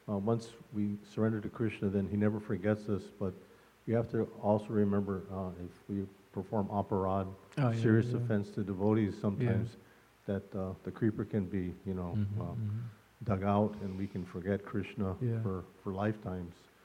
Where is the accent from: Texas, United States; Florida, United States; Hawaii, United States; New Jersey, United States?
Hawaii, United States; I grew up in Hawaii, and I saw the devotees in the 60s and 70s.